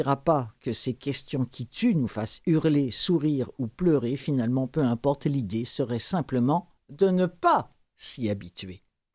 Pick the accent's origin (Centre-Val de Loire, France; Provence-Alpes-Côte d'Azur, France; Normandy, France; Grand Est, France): Normandy, France; Rouen; moi, je viens de Rouen, qui est en Normandie, la ville au Sans-Clocher.